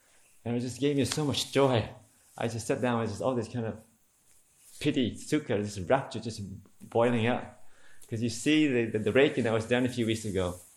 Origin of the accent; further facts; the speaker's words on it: Perth, Western Australia, Australia; something that I anticipated and accepted when I came from Perth.